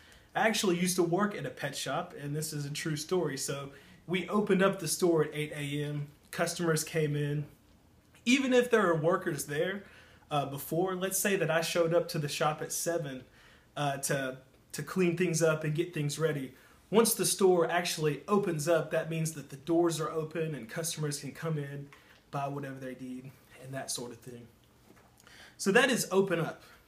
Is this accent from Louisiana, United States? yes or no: yes; Louisiana, United States; I'm from Louisiana in the southern part of the United States.